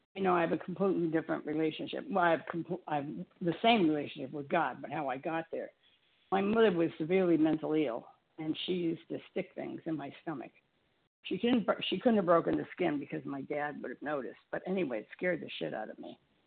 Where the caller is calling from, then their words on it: Florida, United States; Oh, Florida, and my last initial is H.